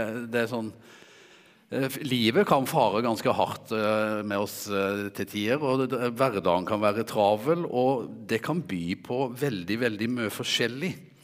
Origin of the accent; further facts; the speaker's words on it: Vegårshei, Agder, Norway; accent: Vegårshei dialect; Jeg opprinnelig vokst opp på Vegårshei, og det der jeg har dialekten min ifra, prøver å holde på den.